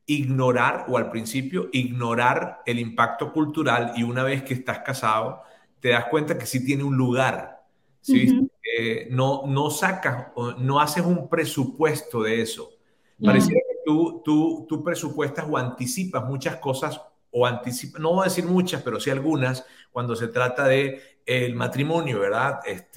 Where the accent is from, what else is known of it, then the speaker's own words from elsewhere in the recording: Venezuela; moved away as an adult; now in Monterrey, Mexico; Soy venezolano, tengo 16 años acá en Monterrey, México.